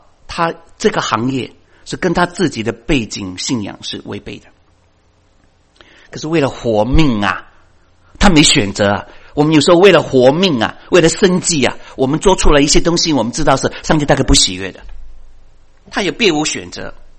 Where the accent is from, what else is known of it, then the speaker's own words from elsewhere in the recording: China; 我们中国人还是很实际的嘛